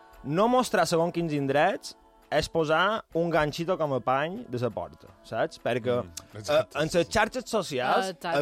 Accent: Binissalem, Balearic Islands, Spain; Aquesta zona, el que dèiem, Vall de Mosa, jo som de Vinicelem

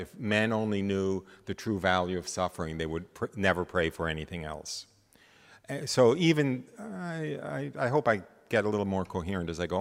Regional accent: United States; we grew up in the United States, we have indoor plumbing, we have electric light, we have central heating

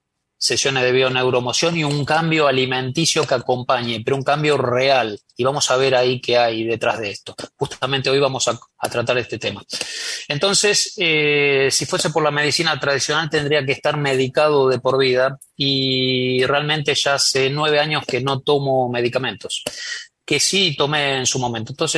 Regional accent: Argentina; Argentina, el lugar donde vivo, soy de Argentina

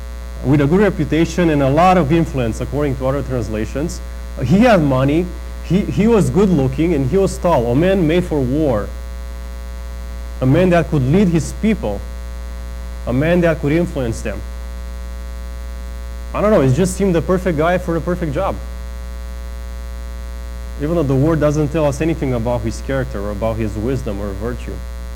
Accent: Romania; And I remember 15, 20 years ago, growing up in Romania, and hearing a lot about the American dream.

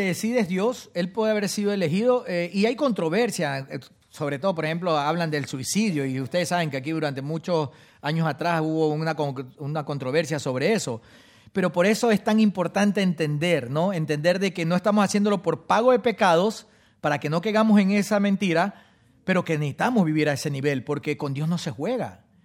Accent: Ecuador; Porque mi mamá fue alcanzada con el evangelio por medio de unos misioneros en mi país, Ecuador.

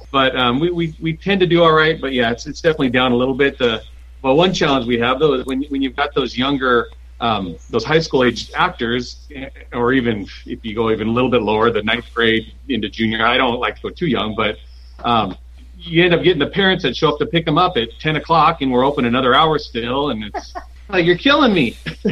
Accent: Seattle, Washington, United States; Yeah, well, being as we're from Seattle where the Seahawks play.

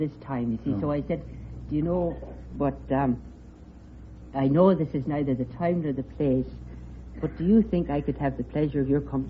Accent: Belfast, Northern Ireland, United Kingdom; I'm from Belfast, Ireland

